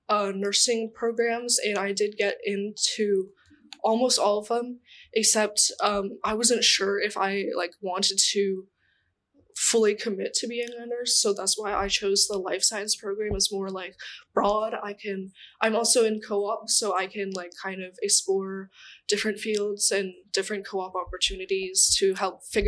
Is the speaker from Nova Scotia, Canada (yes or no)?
no; Newmarket, Ontario, Canada; Yeah, I was raised in Canada. I'm from Newmarket, which is like an hour north from here.